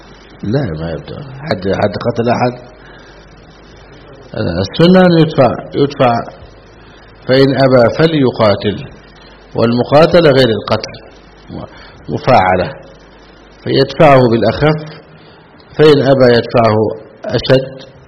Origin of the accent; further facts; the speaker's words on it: Egypt; عندنا في مصر